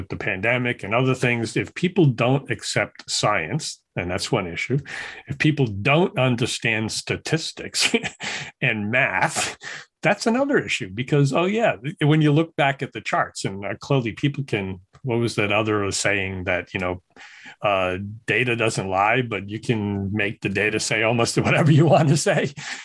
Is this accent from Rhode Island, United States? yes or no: yes; Pawtucket, Rhode Island, United States; I grew up in Pawtucket, Rhode Island. And I was walking across the Division Street Bridge.